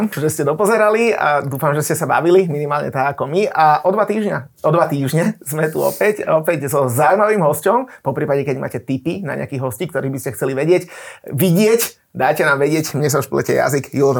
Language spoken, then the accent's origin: Slovak; Bratislava, Bratislava Region, Slovakia; Predsa len aj my sme Bratislavčania, tak budeme radi, keď to dobre dopadne.